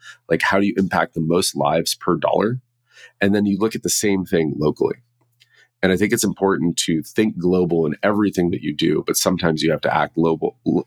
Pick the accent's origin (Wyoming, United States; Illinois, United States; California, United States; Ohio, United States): California, United States; I grew up in the Bay Area. My family's been here for about 100 years. I have deep roots here.